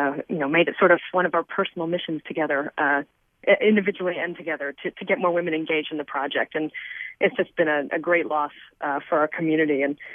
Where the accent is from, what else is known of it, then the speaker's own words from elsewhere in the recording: Indiana, United States; now in San Francisco Bay Area, United States; we are both Hoosiers from Indiana.